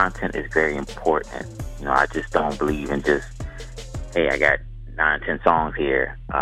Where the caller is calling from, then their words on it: Los Angeles, California, United States; I'm actually calling from Los Angeles, California. That's where I reside.